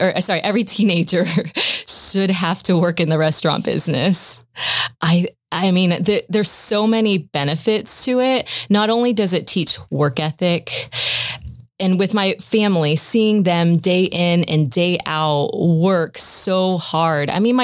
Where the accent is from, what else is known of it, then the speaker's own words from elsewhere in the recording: Leesburg, Florida, United States; Yeah, I grew up in Leesburg, Florida. It's a small little town there.